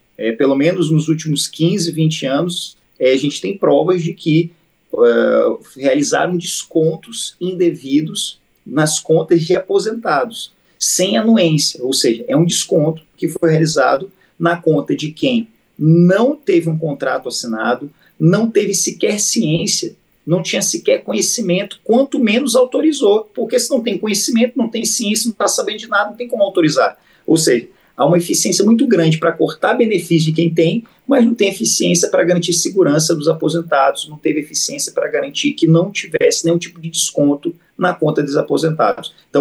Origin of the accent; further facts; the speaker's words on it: Maranhão, Brazil; Só no estado do Maranhão, como eu disse, que é o estado de onde eu venho